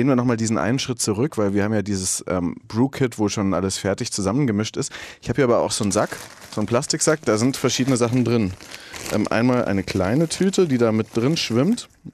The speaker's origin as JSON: {"language": "German", "region": "Bavaria", "country": "Germany", "said": "ich komme aus Bayern"}